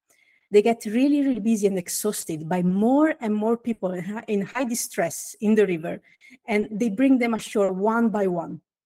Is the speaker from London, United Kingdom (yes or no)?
yes; London, United Kingdom; My pronouns are she, her. I am hailing from London.